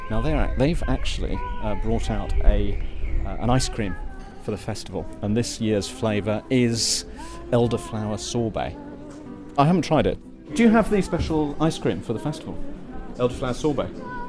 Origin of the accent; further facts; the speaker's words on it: Hay-on-Wye, Wales, United Kingdom; Now, this is my hometown, and it's quite a small little hometown, nestling on the borders between England and Wales.